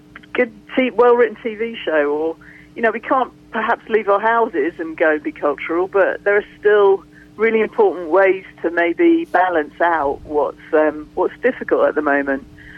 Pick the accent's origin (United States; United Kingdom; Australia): United Kingdom; I arrived here, obviously I'm British, I got here, I didn't know anybody apart from my husband and my son